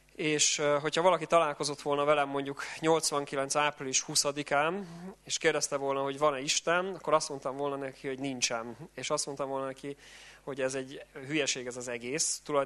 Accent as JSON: {"language": "Hungarian", "region": "Budapest", "country": "Hungary", "lives_now": "Szombathely, Hungary", "said": "Szombathelyen élünk most, de korábban én Budapesten laktam, itt születtem, a feleségem is, úgyhogy tulajdonképpen budapestiek vagyunk."}